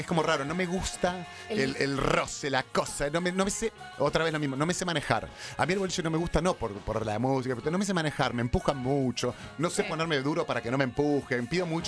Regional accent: Mar del Plata, Buenos Aires Province, Argentina; Yo soy de Mar del Plata de toda la vida

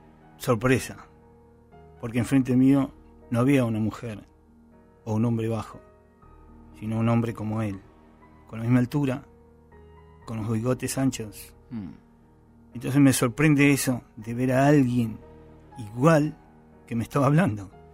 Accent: Don Torcuato, Buenos Aires Province, Argentina; born there; De chico, con mis hermanos. Yo nací en Don Torcuato

